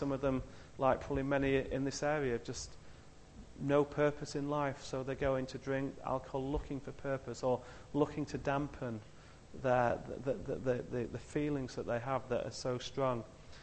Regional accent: Yorkshire and the Humber, United Kingdom; You know, I'm a Yorkshireman.

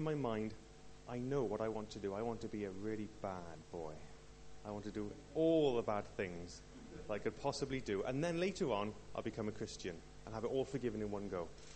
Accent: Newport, Wales, United Kingdom; I was born and bred in Newport.

